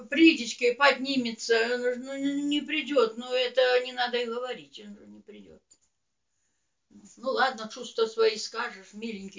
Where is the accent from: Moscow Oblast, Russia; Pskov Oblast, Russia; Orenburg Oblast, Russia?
Pskov Oblast, Russia; Это на родине, у меня в Псковской области.